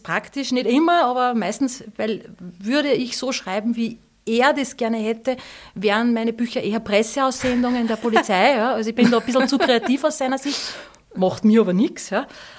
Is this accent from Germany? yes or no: no; Steyr, Upper Austria, Austria; born there; now in Reichraming, Austria; Ja, geboren bin ich in Steyr, das ist richtig, da komme ich jetzt kurz drauf zurück. Ich wohne aber in Reichhamming, schon seit vielen Jahren.